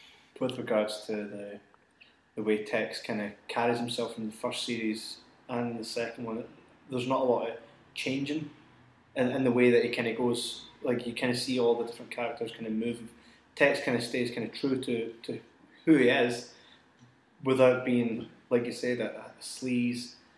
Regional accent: Scotland, United Kingdom; it's just, it's so real to what we are as Scottish people, right?

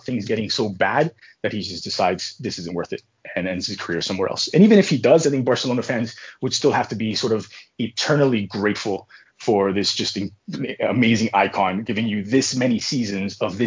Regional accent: Miami, Florida, United States; also born or lived in Cuba; So Major League Soccer has a club in my hometown. I've grown up in Miami. I'm originally from Cuba.

